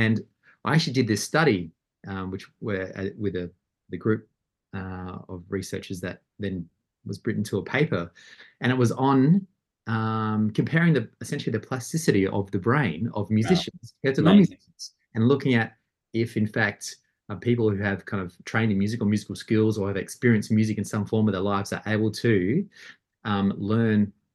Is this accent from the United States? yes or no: no; Adelaide, South Australia, Australia; I grew up in Adelaide.